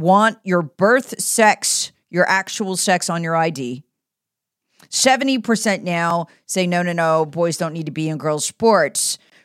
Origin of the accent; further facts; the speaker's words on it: Charlotte, North Carolina, United States; really started in my hometown, the People's Republic of Charlotte.